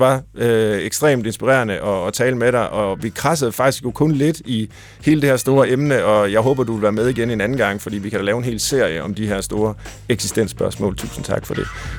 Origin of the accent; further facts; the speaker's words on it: Tjøring, Central Denmark Region, Denmark; for jeg er vokset op ved Gøstrup, altså i Tjøring, men det ligger lige ved siden af